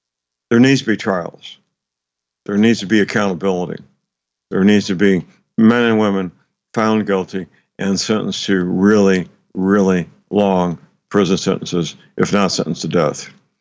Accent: Missouri, United States; My home state of Missouri, once we get a new governor, possibly

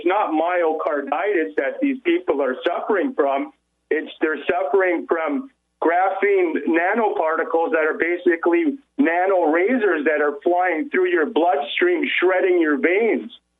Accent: Las Vegas, Nevada, United States; I'm from Vegas.

